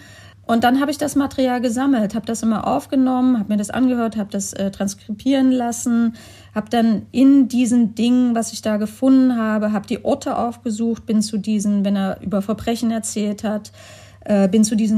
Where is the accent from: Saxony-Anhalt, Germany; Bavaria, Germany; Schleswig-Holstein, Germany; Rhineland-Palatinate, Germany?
Saxony-Anhalt, Germany; Halle; Oder dann gab es die Attacke in Halle an der Saale, wo ich aufgewachsen bin.